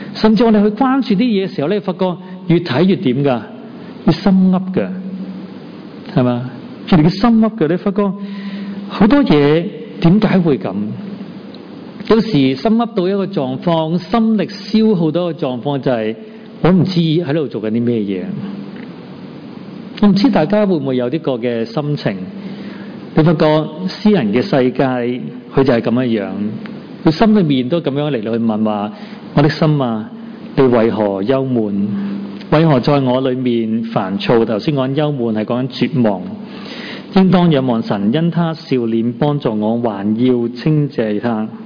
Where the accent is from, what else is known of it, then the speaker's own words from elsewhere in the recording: Hong Kong; 因为呢个系我哋香港人嘅集体嘅回忆嚟嘅。